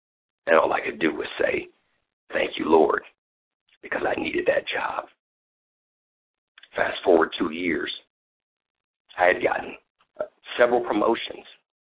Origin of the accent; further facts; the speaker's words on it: Midwest, United States; moved away as an adult; now in Southern California, United States; I moved to Southern California from the Midwest, and I began to work a job.